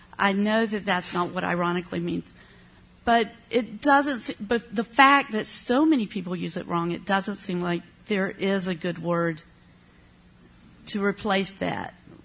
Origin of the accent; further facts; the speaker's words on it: the South, United States; accent: Southern; just as an English speaker, although a Southern, and I don't know the difference between pen and pin.